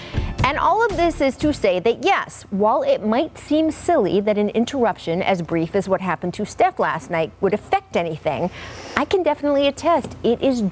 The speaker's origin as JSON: {"language": "English", "region": "Maryland", "country": "United States", "tie": "born or raised there", "said": "I grew up in Maryland as an Orioles fan"}